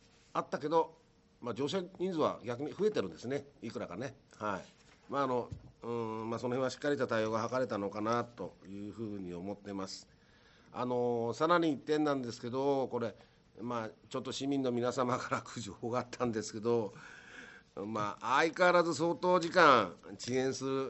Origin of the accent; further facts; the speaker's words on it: Takasaki, Gunma, Japan